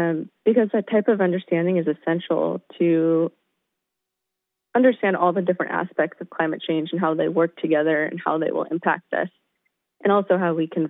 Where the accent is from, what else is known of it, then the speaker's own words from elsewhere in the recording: San Rafael, California, United States; I grew up in the Bay Area. So I grew up San Rafael, just north of San Francisco.